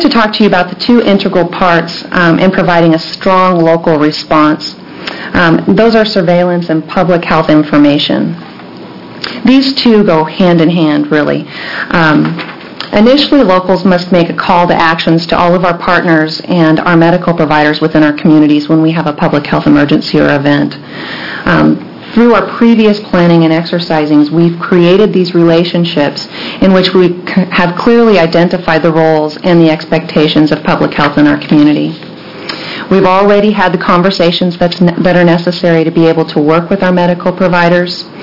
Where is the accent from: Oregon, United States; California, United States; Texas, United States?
Oregon, United States; I'm from Umatilla County, and I'm the administrator of that county health department.